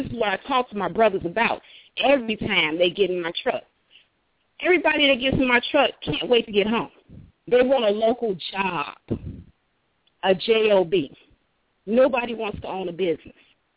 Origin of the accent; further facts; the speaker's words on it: Gary, Indiana, United States; now in Carlisle, United States; I'm from Gary, but right now I'm in Carlisle, Pennsylvania.